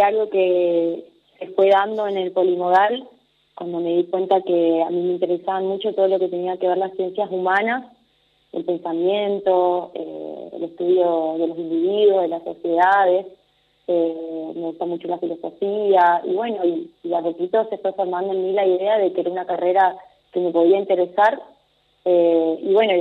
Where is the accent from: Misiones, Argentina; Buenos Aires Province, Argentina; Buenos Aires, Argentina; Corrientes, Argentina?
Corrientes, Argentina; Paso de los Libres; Bueno, yo soy acá de Paso de los Libres, soy nacida y criada acá, en nuestra ciudad.